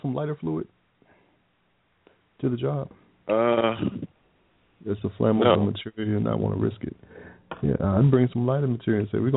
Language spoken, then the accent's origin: English; Tampa, Florida, United States; I'm from Tampa, Florida. I'm in Tampa, Florida